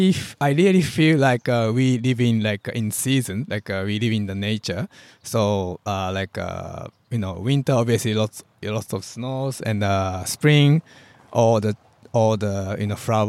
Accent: Japan; English is a second language; also born or lived in Australia; So then after the Australia, when I decided to come back to Japan, I could go back to my hometown

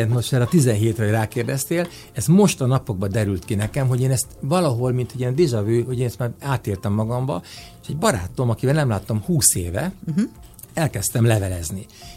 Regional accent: Budapest, Hungary; hát Szent István Park és környékén nőttem fel

